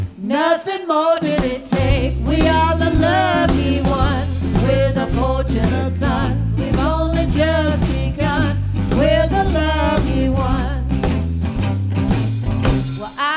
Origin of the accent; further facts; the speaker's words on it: Canada; I'm known as the Canadian blues artist down here, so it kind of refers to my northern roots.